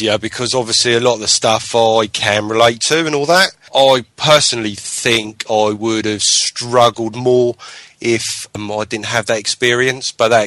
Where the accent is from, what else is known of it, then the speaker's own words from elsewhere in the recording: Portsmouth, South East England, United Kingdom; I'm on the electrical training course on week 3 and I come from Portsmouth.